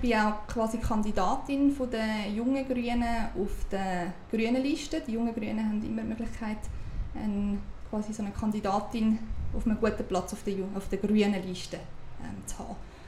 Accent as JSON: {"language": "German", "region": "Uri", "country": "Switzerland", "tie": "born or raised there", "said": "Ich bin im Kanton Uri aufgewachsen, dort ist das Leben generell ein bisschen billiger, auch die Mieten und so weiter."}